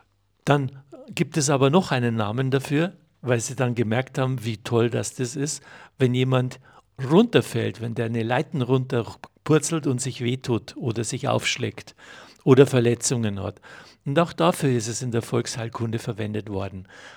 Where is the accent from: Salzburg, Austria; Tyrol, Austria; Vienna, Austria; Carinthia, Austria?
Salzburg, Austria; Unken; Ich bin aufgewachsen im Heutal, also die meiste Zeit.